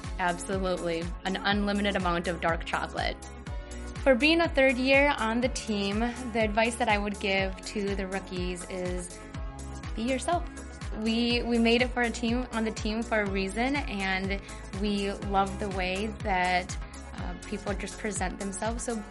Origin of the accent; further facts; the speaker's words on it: Northfield, Minnesota, United States; I'm from Northfield, Minnesota, and this is my third season on the MVC.